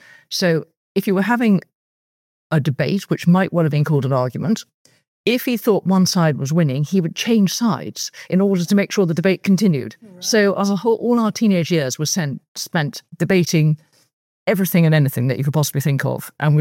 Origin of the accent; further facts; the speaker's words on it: Peaslake, South East England, United Kingdom; I was born in Surrey, mm-hmm. in a place called Peaslake.